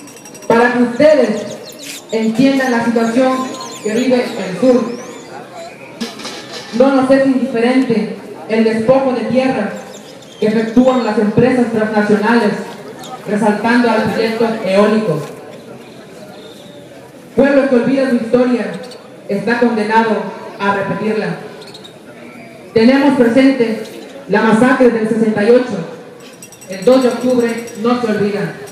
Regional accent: Juchitán, Oaxaca, Mexico; Y termino diciéndole a mi pueblo de Cuchitán y al pueblo de México que nos escucha

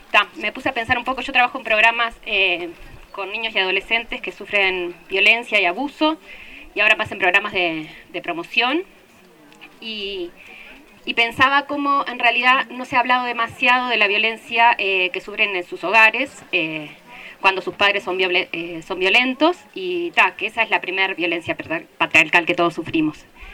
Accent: Uruguay; de Uruguay

